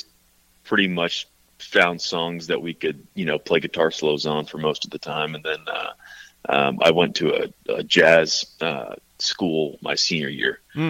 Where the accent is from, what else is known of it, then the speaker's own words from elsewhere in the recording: South Carolina, United States; also born or lived in Texas; I was born in Texas, and a lot of my family's still down there, but grew up and went to high school, middle school, in South Carolina.